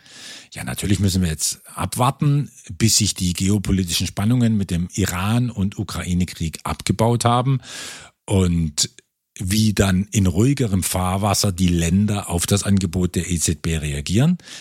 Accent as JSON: {"language": "German", "region": "Baden-Württemberg", "country": "Germany", "tie": "born there", "said": "Dann kann ich als gebürtiger Schwabe den morgigen Tag der baden-württembergischen Landtagswahl natürlich nicht unerwähnt lassen."}